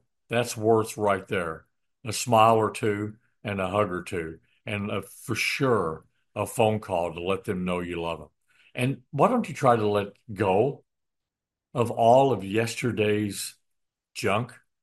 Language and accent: English; Illinois, United States; He grew up next to the state that I grew up in Indiana. I grew up in Illinois